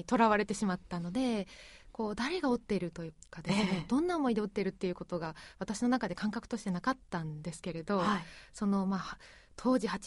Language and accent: Japanese; Kagawa, Japan; 本当に私自体はあの香川県出身でしたので